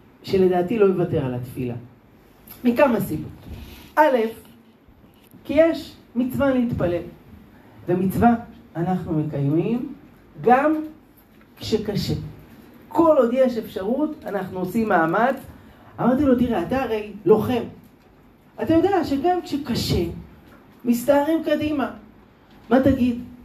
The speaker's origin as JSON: {"language": "Hebrew", "town": "Jerusalem", "region": "Jerusalem District", "country": "Israel", "tie": "born or raised there", "said": "אני גדלתי בירושלים, בשכונה דתית. אצלנו כולם שומרים שבת."}